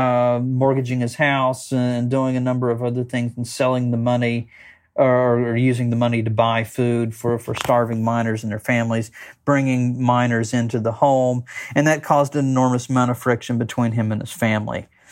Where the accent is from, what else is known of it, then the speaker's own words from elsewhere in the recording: West Virginia, United States; my whole life growing up in West Virginia, I would have old people approach me